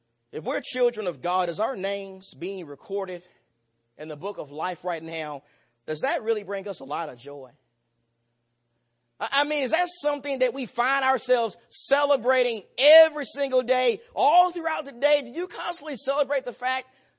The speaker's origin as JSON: {"language": "English", "town": "Nacogdoches", "region": "Texas", "country": "United States", "tie": "born or raised there", "said": "sophomore in college in my hometown of Nacogdoches, Texas."}